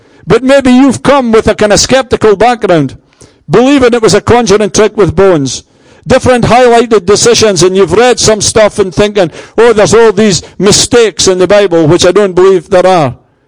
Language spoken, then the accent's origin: English; Scotland, United Kingdom; I grew up in the Church of Scotland and went to Sunday school, went to church most Sundays, went to the Boys' Brigade and things like that.